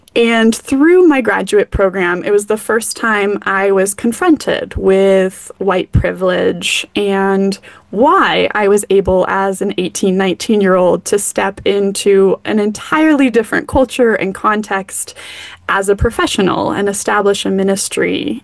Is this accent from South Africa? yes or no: no; Colorado Springs, Colorado, United States; I grew up in Colorado Springs, and so for those who don't know, that is the epicenter of white evangelical fundamentalist Christianity.